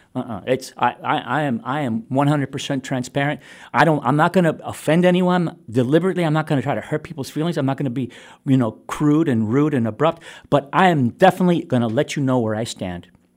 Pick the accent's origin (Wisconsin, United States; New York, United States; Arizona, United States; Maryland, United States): New York, United States; When I was a kid growing up in Ocean Hill, Brownsville, I was probably the only kid that went to school with a tie and a white shirt on.